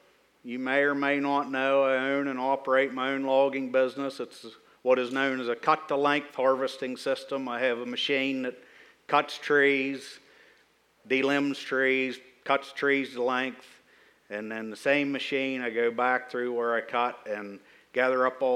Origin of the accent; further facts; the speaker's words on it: Pennsylvania, United States; I come from Huntington County, the southern end of Huntington County, Orbazonia, Mapleton area, and I'm in a valley between Saltella and Mapleton called Hares Valley, and it's a very rural area. So this is a big city to me.